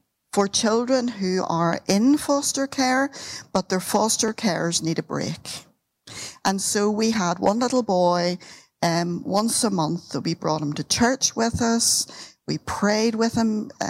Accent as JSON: {"language": "English", "region": "Northern Ireland", "country": "United Kingdom", "lives_now": "Bishop's Froom, United Kingdom", "said": "You've probably already recognized the accent. I come from Northern Ireland."}